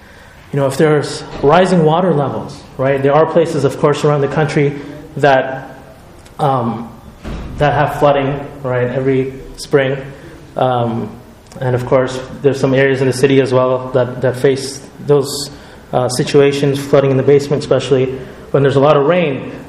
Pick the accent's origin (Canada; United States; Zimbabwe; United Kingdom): Canada; Montreal, Quebec; So when I was a kid, I remember growing up in Montreal